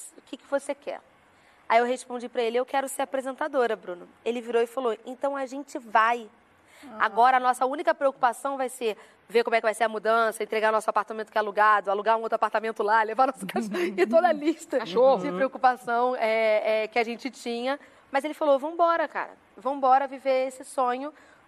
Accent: Rio de Janeiro, Brazil; now in São Paulo, Brazil; Gente, eu sou muito, ainda sou, muito bairrista, né? Tá. O meu leme, nascida e criada no Leme, no Rio de Janeiro, zona sul do Rio. Uhum. E foi bem difícil, bem difícil. Tem sido muito desafiador ter vindo aqui para São Paulo. Completou ontem 1 ano, gente, que eu tô aqui.

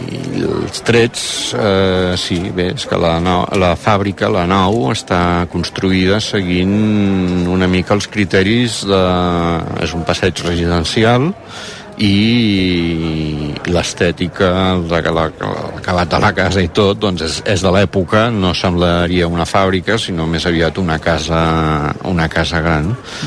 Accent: Camprodon, Catalonia, Spain; Bé, recordo de petit, estava aquí a Camprodon, sortint de col·legi

